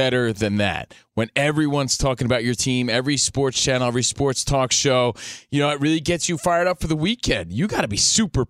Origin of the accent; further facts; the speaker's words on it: New Jersey, United States; I could say, yeah, man, let's go Giants, because I'm from New Jersey.